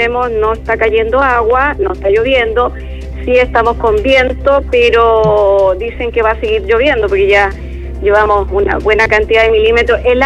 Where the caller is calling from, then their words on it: La Serena, Coquimbo, Chile; De la cuarta región de La Serena, en el sector de La Florida, cerca del aeropuerto.